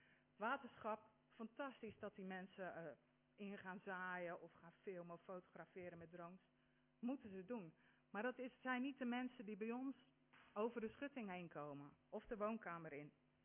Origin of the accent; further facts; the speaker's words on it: Kinderdijk, South Holland, Netherlands; Ik kom uit Kinderdijk, heel klein vlekje binnen onze mooie gemeente.